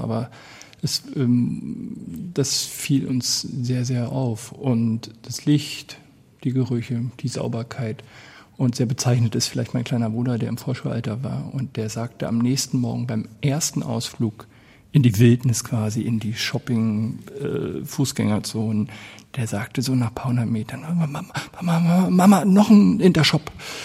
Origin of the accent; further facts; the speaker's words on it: Germany; Ich bin dort aufgewachsen, wie Sie auch sagen, und ich bin aufgewachsen in der DDR, die wir alle kennen oder zu kennen glauben, und aber eben auch in so einer recht gemütlichen Bohem-Szene, gut behütet durch meine Eltern, die bildende Künstler waren.